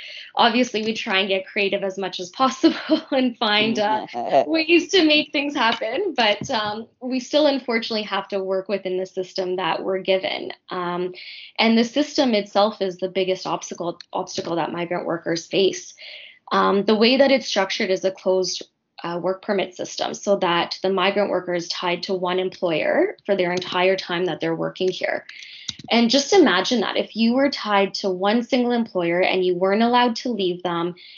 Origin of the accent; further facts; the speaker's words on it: Canada; I was lucky to be born and raised in Canada. My parents have been here for about 50 years.